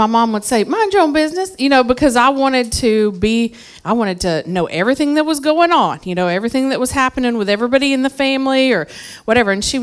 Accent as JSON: {"language": "English", "region": "Tennessee", "country": "United States", "tie": "born or raised there", "said": "And there's a store in my hometown in Tennessee where I'm originally from, Fleury's Store."}